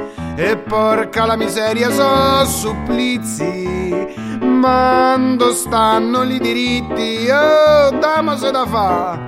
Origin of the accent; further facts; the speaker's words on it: Rome, Lazio, Italy; signori, so romano, d'armeno 7 generazioni.